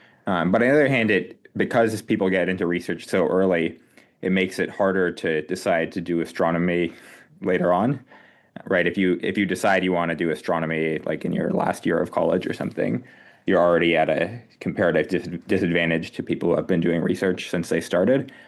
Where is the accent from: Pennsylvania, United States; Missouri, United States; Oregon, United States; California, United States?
Oregon, United States; Roseburg; I grew up near Roseburg, Oregon. It's a town kind of halfway between Eugene and Ashland. And I grew up first in a really small town near Umpqua, and then I went to high school in Roseburg